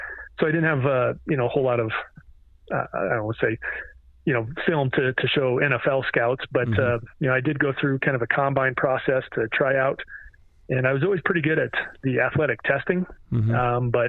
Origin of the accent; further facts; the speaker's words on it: Shelby, Nebraska, United States; My hometown was Shelby, Nebraska, and population is around 700 people, so pretty small.